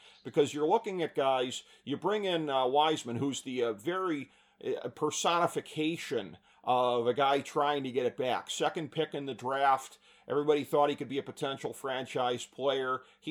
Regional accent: Cleveland, Ohio, United States; my hometown Cleveland Cavaliers.

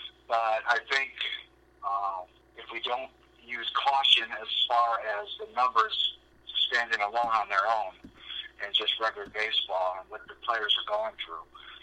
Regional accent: Cleveland, Ohio, United States; Steve, can you tell we're from Cleveland?

